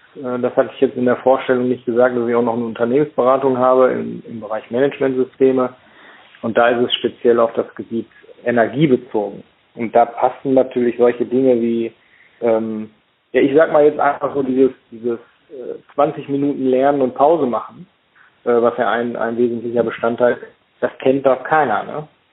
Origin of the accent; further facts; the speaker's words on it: Paderborn, North Rhine-Westphalia, Germany; ich komme aus Paderborn.